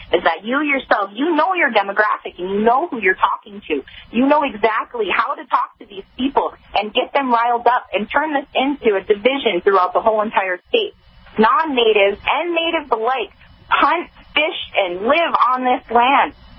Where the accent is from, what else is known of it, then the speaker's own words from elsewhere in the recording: Simpson, South Dakota, United States; I'm from Simpson, South Dakota.